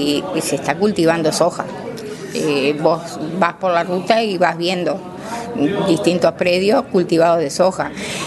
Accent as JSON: {"language": "Spanish", "town": "Paso de la Cadena", "region": "Canelones", "country": "Uruguay", "said": "De paso de la cadena, ruta 64, kilómetro 8, departamento de Canelones. Estamos a 12 kilómetros de la capital de Canelones. Y bueno, ahí era una zona típicamente lechera"}